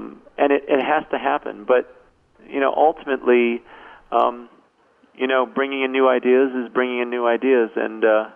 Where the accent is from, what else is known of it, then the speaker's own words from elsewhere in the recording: Hawaii, United States; maybe I'm saying it because I'm someone from Hawaii